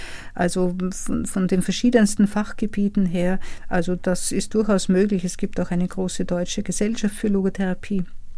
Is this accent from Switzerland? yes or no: no; Vienna, Austria; also born or lived in Germany; Ja, ich bin Wienerin und mein Mann ist auch Österreicher. Und wie wir in Ruhestand gegangen sind, sind wir einfach in die Heimat zurückgezogen. Es ist immer irgendwie unsere Heimat geblieben